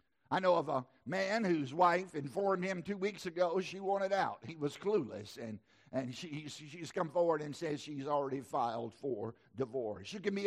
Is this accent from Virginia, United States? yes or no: yes; Southside, Virginia, United States; I grew up in Southside, Virginia, where my parents would often talk about people fretting or being fretted.